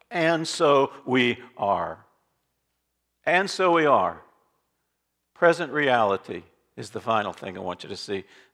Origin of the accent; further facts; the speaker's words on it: Barkeyville, Pennsylvania, United States; Although I am from Barkeyville, Pennsylvania.